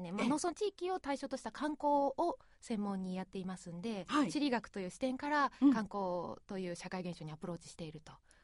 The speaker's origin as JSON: {"language": "Japanese", "region": "Kagawa", "country": "Japan", "tie": "born there", "said": "まあ、私は香川県生まれなんですけれども"}